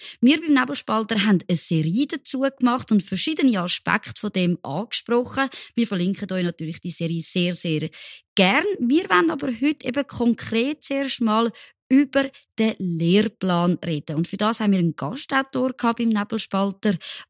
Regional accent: Switzerland; wo ja auch total so in unserem Verständnis als Schweizer widerspricht

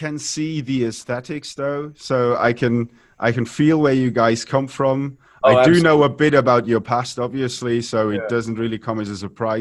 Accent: Wales, United Kingdom; born there; I have a Canadian ID. I was born in Wales.

